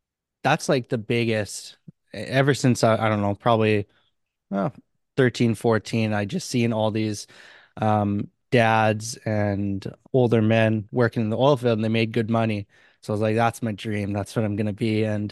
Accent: Alberta, Canada; now in Toronto, Canada; So I was born and raised in Alberta, Canada. And I grew up in a small town, a farming community. And now I'm actually living in Toronto.

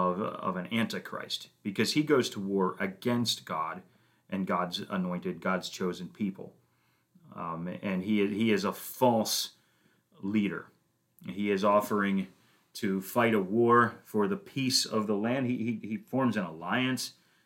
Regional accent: United States; Listen, I'm an American. I speak English.

